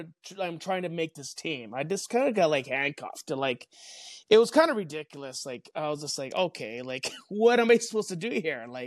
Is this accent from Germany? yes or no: no; Canada; accent: Canadian; now in United States; they catch my Canadian accent quite quickly, and you know, so they ask like, oh, what are you doing down here? And, they always ask, are you from the UP? Is like, no, I'm from more north of the UP.